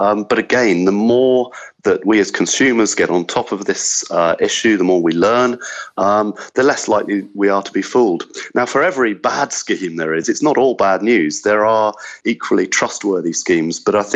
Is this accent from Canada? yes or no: no; United Kingdom; moved away as an adult; now in Australia; in my home country, the UK, people are very price sensitive. I think one of the things I've noticed living in Australia for 10 years